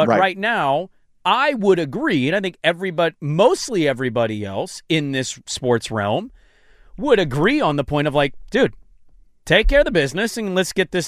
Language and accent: English; Portland, Oregon, United States; I am from Portland, so I'm one of those people.